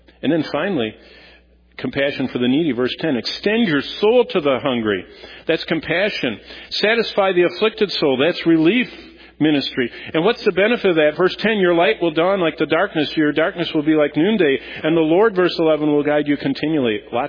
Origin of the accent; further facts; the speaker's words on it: Lansing, Michigan, United States; I mean, I was raised in Lansing, and my parents, my mom didn't work, my dad worked at General Motors hourly.